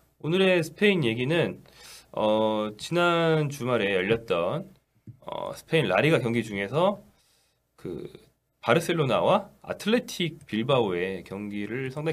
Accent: South Korea; 한국 사람으로서는 굉장히 재밌기 때문에

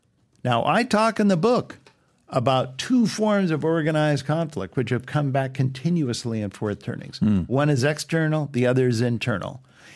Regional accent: California, United States; I grew up in California.

